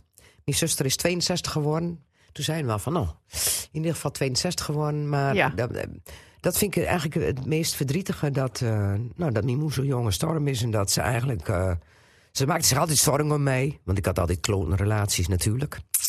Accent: Drenthe, Netherlands; born there; Dat is de Noord-Hollandse stolboerderij tussen Meppelen en Nijenveen

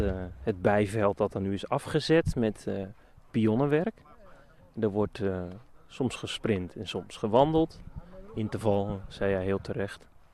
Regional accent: Barger-Compascuum, Drenthe, Netherlands; Ik kom uit Bargerkompas en via de Mondenweg kom ik hier.

